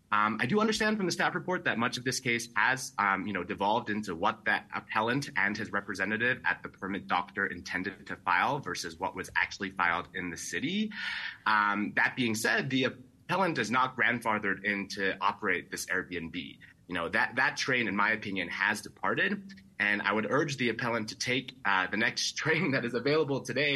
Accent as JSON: {"language": "English", "region": "Zurich", "country": "Switzerland", "tie": "born or raised there", "moved": "yes", "lives_now": "Miami, United States", "said": "I did move to Miami from my hometown of Zurich, Switzerland, about 2 years ago."}